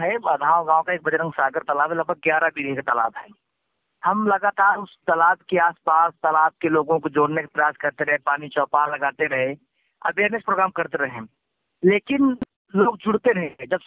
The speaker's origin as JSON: {"language": "Hindi", "town": "Banda", "region": "Uttar Pradesh", "country": "India", "said": "मैं बांदा बुंदेलखंड के उत्तर प्रदेश क्षेत्र का रहने वाला हूँ, जो बांदा मुख्यालय से 17 किलोमीटर दूरी पे गांव है। और हमारा बुंदेलखंड क्षेत्र हमेशा जो है अकाल और दुष्काल के लिए जाना जाता रहा है।"}